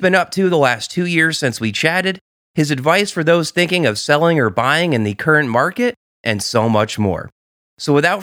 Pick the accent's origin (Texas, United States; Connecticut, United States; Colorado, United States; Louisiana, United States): Connecticut, United States; Newtown; he's still located in my hometown of Newtown, Connecticut